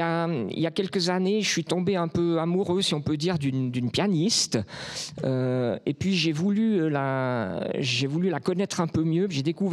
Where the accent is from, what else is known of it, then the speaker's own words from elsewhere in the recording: Vaud, Switzerland; accent: Vaudois; Ça, je ne parle pas très bien. J'ai l'accent vaudois.